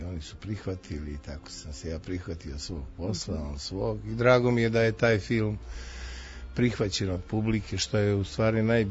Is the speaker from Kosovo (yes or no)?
no; Užice, Šumadija and Western Serbia, Serbia; On je Čačanin, ja sam Užičanin. Nas zovu Ere